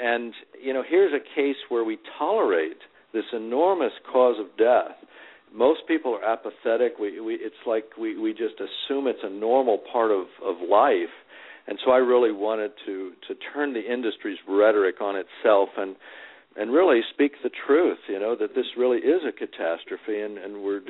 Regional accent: Texas, United States; I'm from Texas. My grandfather was in the Ku Klux Klan.

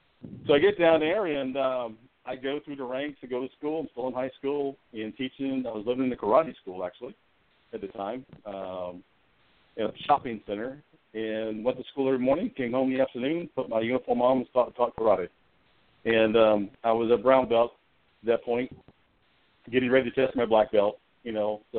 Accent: Liverpool, New York, United States; I was a young kid in Liverpool, New York. I'm actually from Syracuse, outside of Syracuse.

